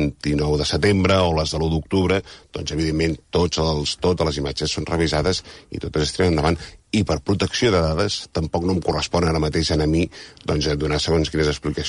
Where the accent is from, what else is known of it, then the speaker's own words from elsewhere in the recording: Catalonia, Spain; l'orgull com a català